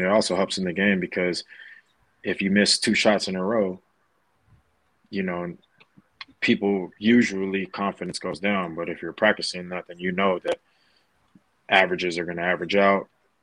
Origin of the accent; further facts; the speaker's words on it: United States; obviously I'm Phil-Am. So I grew up in the States, but both of my parents are Filipino. I have Philippine passport and an American passport.